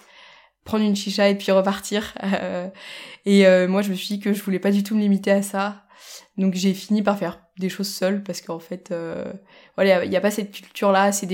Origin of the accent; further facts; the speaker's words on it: Annecy, Auvergne-Rhône-Alpes, France; Je suis originaire d'Annecy